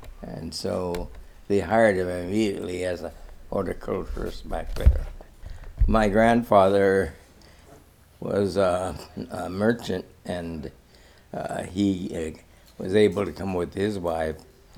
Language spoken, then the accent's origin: English; Hong Kong; born there; Well, my mother separated, and I was born in Hong Kong. She fled to Hong Kong. She had some friends. And then I was born.